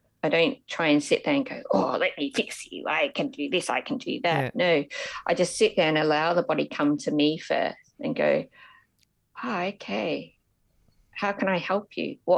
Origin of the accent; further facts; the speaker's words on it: Victoria, Australia; because I grew up in Australia, in Victoria